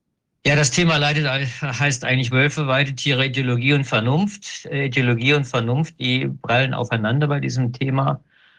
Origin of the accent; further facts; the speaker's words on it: Hesse, Germany; Der Hintergrund, das ist meine Heimatregion im hessischen Hinterland, heißt das. Das ist die Region Marburg-Biedenkopf.